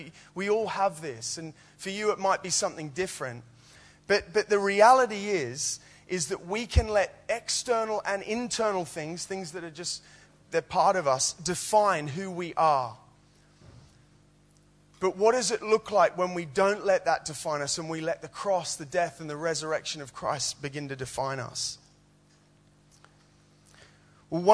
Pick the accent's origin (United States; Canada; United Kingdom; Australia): Australia; moved away as an adult; if you noticed a little twang in my accent, I'm from Australia. And I came here when I was 18 to pursue a football career.